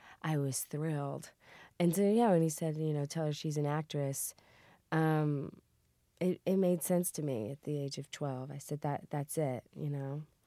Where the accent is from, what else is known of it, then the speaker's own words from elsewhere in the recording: Baltimore, Maryland, United States; born there; also born or lived in Louisiana; Well, I was born in Baltimore, Maryland. My dad was stationed in Vietnam.